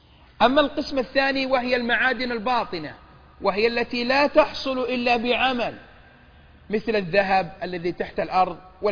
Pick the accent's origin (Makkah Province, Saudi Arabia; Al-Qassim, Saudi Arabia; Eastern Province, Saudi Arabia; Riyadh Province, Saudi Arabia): Riyadh Province, Saudi Arabia; Riyadh; مثل هذا لا يوجد عندنا في الرياض